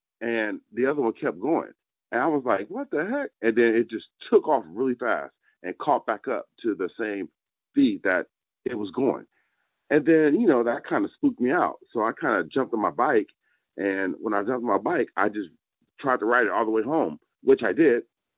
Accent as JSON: {"language": "English", "town": "Anchorage", "region": "Alaska", "country": "United States", "tie": "born there", "said": "I was born in Anchorage, Alaska, and, you know, I was born on Elmerdorf Base. And I moved from there when I was about 2.5 or 3."}